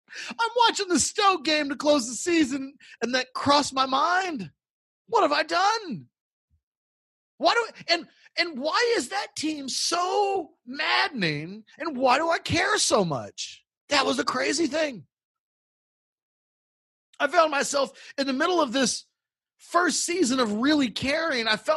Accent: United States; you know, I'm American.

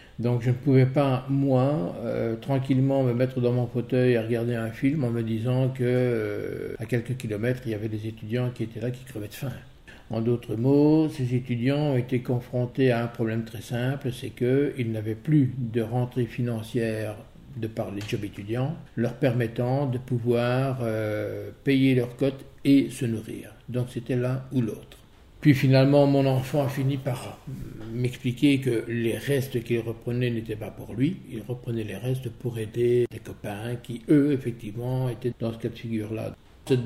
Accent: Liège, Wallonia, Belgium; j'ai grandi à Liège. Nous sommes, mon épouse et moi, des enfants d'immigrés italiens.

